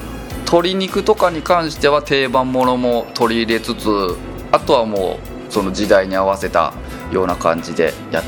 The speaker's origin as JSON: {"language": "Japanese", "region": "Tottori", "country": "Japan", "tie": "born or raised there", "said": "私の地元が鳥取ということもあり、で友達が漁師をしているので"}